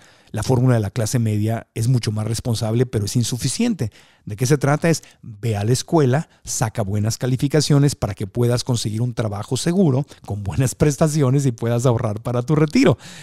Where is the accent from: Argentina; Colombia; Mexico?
Mexico; Cuando yo creciendo en México, pues, yo veía a mi mamá y a las amigas de mi mamá